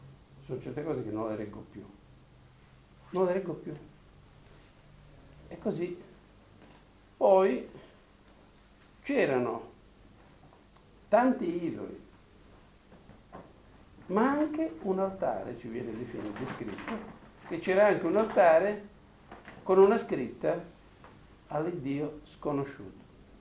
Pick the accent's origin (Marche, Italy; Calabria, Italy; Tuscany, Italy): Calabria, Italy; Mi ricordo un po' il mio paese, cioè quasi tutti disoccupati, in piazza a raccontarci. E invece c'era forse l'antica abitudine dei greci, perché il mio paese sotto c'è Sibari